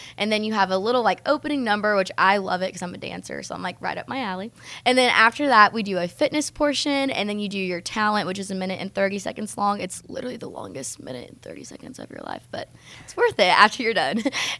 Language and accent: English; Lawton, Oklahoma, United States; I'm from Lawton, Oklahoma.